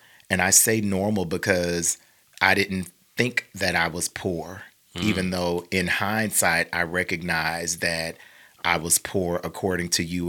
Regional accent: Mobile, Alabama, United States; And so I grew up in Mobile, grew up in Pritchard. Pritchard is another city right adjacent to Mobile.

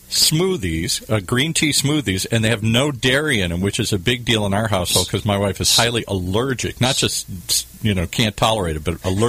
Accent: Midwest, United States; I grew up in the Midwest.

